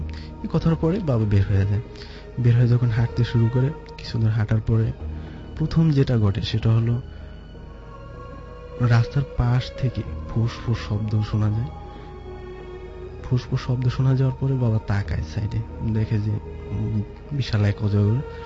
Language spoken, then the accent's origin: Bangla; Tumchar, Barisal Division, Bangladesh; আমাদের বাড়িটা জাস্ট এমন একটা প্লেস যে বরিশালে মুলাদি মুলাদিতে এবং টুমচর গ্রামে, আমাদের গ্রামের নাম টুমচর এবং বাড়িটার শরীয়তপুরের পার্শ্ববর্তী জায়গায় এবং সীমান্তবর্তী জায়গায়।